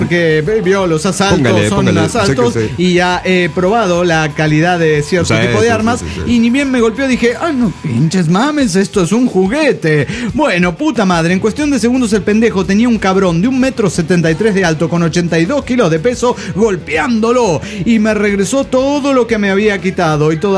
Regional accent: Bogotá, Colombia; now in Mexico; Soy de Bogotá, por ahí lo de chilanga, y extranjera porque obviamente soy colombiana y no mexicana.

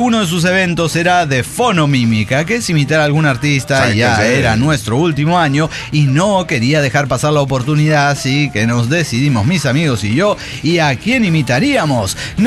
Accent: Coahuila, Mexico; Nunca salimos de aquí de Coahuila.

